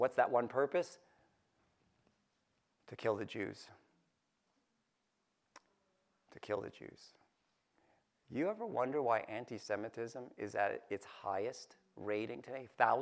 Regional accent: Philippines; He's not Filipino. I'm Filipino.

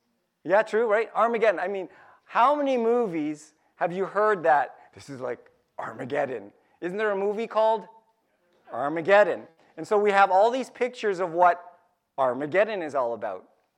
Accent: Philippines; He's not Filipino. I'm Filipino.

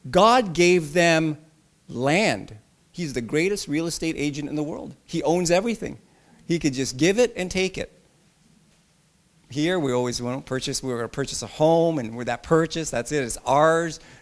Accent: Philippines; I'm from the Philippines

